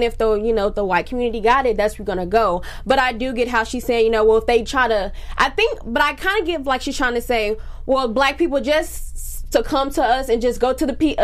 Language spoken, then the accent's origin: English; Texas, United States; because I'm from Texas, so PV is in Houston, I guess you call it, and it was down the street